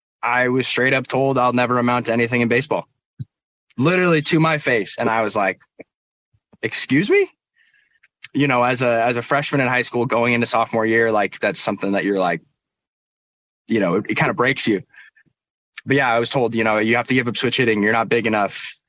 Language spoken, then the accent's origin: English; Portland, Oregon, United States; born there; also born or lived in Seattle; So I was born in Portland. We actually moved up to Seattle for a year.